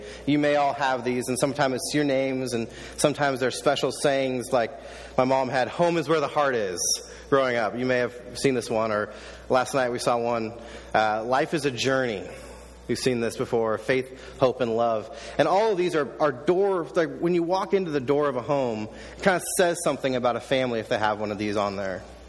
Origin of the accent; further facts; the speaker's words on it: Lincoln, Nebraska, United States; I am from Lincoln, Nebraska